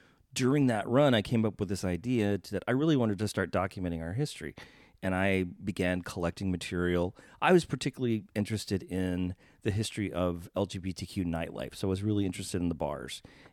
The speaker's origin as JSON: {"language": "English", "town": "Corpus Christi", "region": "Texas", "country": "United States", "tie": "born or raised there", "lives_now": "Fort Worth, United States", "said": "I was born in Corpus Christi, Texas, the sparkling city by the sea. One of the ugliest cities in the state of Texas. I hate to say it, but it's just gross. But yeah, I went there. I stayed in Corpus up through high school"}